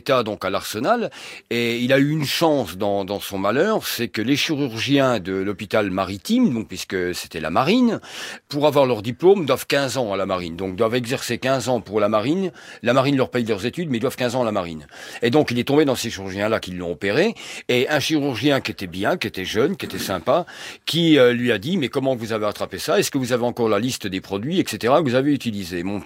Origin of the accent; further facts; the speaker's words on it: Cherbourg, Normandy, France; born there; Moi, je suis né à Cherbourg … parce qu'à Saint-Brieuc, où il était né, donc d'origine bretonne, à Saint-Brieuc